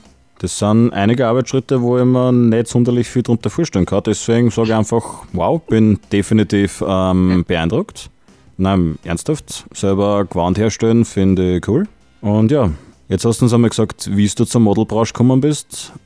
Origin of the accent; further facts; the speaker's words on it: Lower Austria, Austria; now in Bad Vöslau, Austria; Wir kommen beide ursprünglich aus dem Waldviertel. Der Claudia ist dort geblieben, ich nicht. Ich bin mittlerweile in Bad Vöslau.